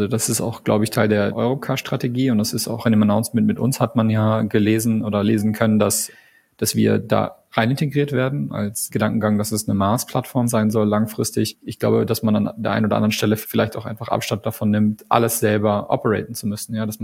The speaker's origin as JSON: {"language": "German", "country": "Canada", "said": "Also ich bin ja Kanadier, ne?"}